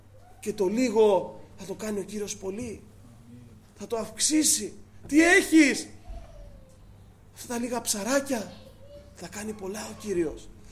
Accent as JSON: {"language": "Greek", "town": "Mytilene", "region": "North Aegean", "country": "Greece", "tie": "born or raised there", "said": "Θυμάμαι όταν ήμουν μικρός εδώ στη Μυτιλίνη, κάθε βράδυ ρώταγα τον πατέρα μου"}